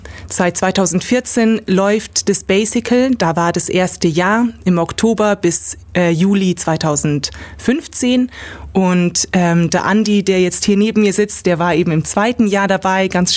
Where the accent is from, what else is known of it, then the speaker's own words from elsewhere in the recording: Kempten, Bavaria, Germany; ich komme aus dem Allgäu, aus Kempten.